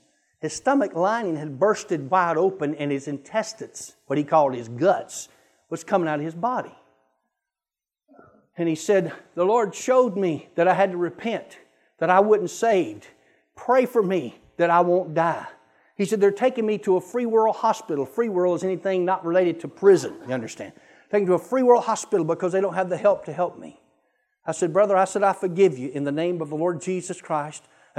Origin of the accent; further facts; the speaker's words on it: Columbus, Georgia, United States; now in Broken Arrow, United States; God was having me do something in my hometown one time in Columbus, Georgia, when I lived there. Now we're in Broken Arrow, Oklahoma.